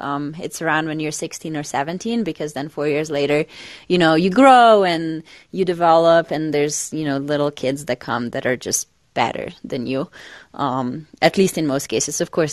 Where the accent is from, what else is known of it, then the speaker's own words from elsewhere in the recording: Slovenia; growing up in Slovenia, I feel like we're a pretty small country. We only have 2 million people